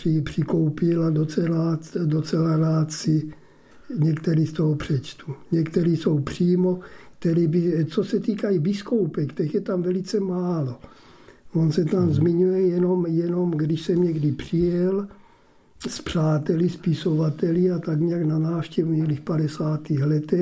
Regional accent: Kyjov, South Moravian Region, Czechia; born there; Tatínek rodák tady z Biskupek se odstěhoval ke Kyjovu, tam jsme se narodili my, teda já, a já jsem si zase našel ženu zpátky v Biskupkách

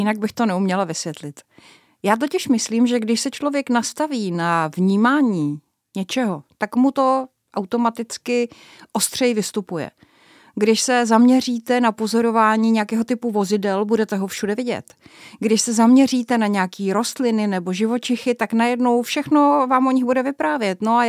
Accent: Znojmo, South Moravian Region, Czechia; pocházím ze Znojma, to je docela malé město a je tam krásná knihovna

